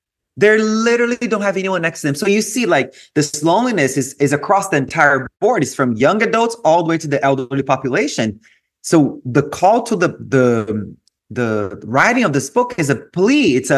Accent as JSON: {"language": "English", "country": "Brazil", "tie": "born or raised there", "said": "growing up in Brazil to a Lebanese father and an Italian mother"}